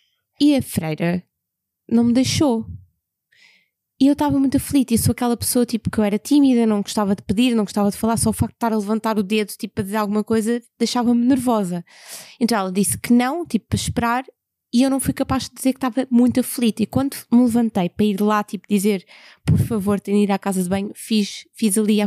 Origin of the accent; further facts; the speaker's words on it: Cascais, Lisbon, Portugal; eu vim de Cascais, é uma loucura também.